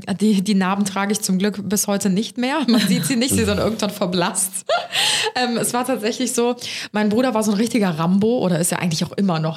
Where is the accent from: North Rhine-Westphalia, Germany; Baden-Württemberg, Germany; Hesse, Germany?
North Rhine-Westphalia, Germany; Cologne; Und dann sind wir damals bei uns in Ehrenfeld, haben wir da gewohnt, da gab es den Blücherpark